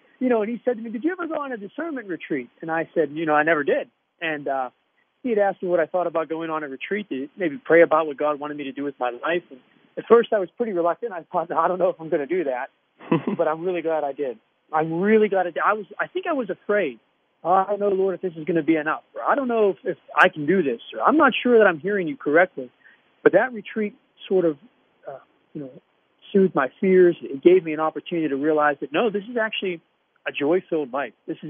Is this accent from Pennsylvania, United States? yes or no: yes; Aspinwall, Pennsylvania, United States; also born or lived in Pittsburgh; No, I'm a Pittsburgh-born guy. I grew up in Aspinwall, went to St. Scholastica mm-hmm. Parish in Aspinwall and St. Scholastica grade school. I'm an only child, but I spent my entire life in Aspinwall